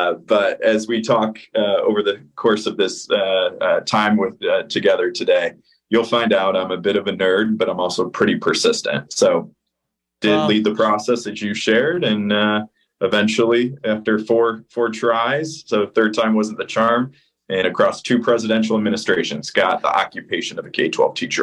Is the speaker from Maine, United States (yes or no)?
no; Michigan, United States; So I'm from Michigan originally. Don't hold it against me.